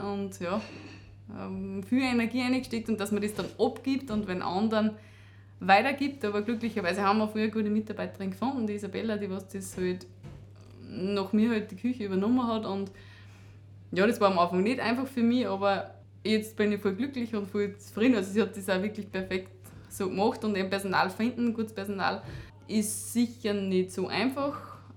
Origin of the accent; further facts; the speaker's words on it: St. Johann am Wimberg, Upper Austria, Austria; also born or lived in Vienna; ich bin geboren in St. Hans, St. Johann am Wimberg, bin dann in die Hauptschule gegangen in St. Peter, dann HLW in Rohrbach